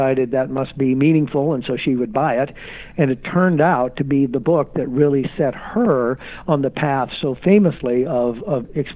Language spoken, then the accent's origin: English; Rockford, Illinois, United States; I began in my journey and in my work with a performing arts center that I founded in my hometown of Rockford, Illinois